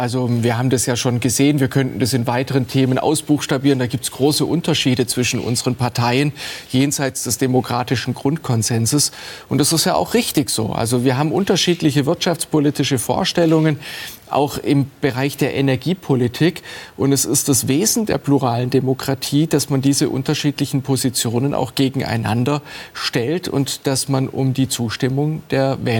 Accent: Baden-Württemberg, Germany; ich komme aus dem Schwarzwald, das ist eine Tourismusregion.

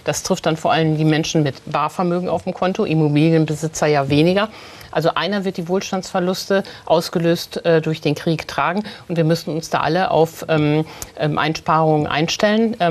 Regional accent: North Rhine-Westphalia, Germany; Ich komme ja selber aus Nordrhein-Westfalen, wo die alle sitzen.

